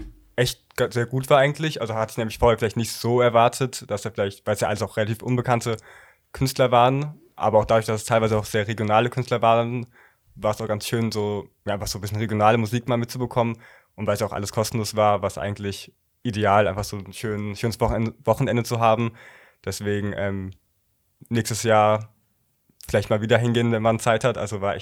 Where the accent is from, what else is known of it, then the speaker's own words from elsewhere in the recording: Frankfurt, Hesse, Germany; weil ich jetzt in Frankfurt, wo ich herkomme, eigentlich nie so ein Kirmesgänger war